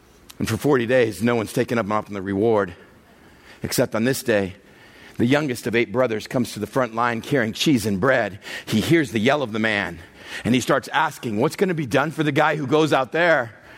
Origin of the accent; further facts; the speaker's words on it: El Paso, Texas, United States; it was a good day for a first grade boy growing up in El Paso, Texas.